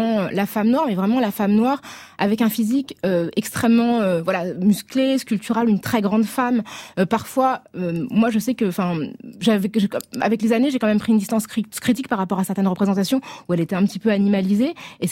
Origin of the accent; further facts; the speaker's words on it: Paris, Île-de-France, France; Et je suis l'une d'elles, je suis née à Paris, j'y ai grandi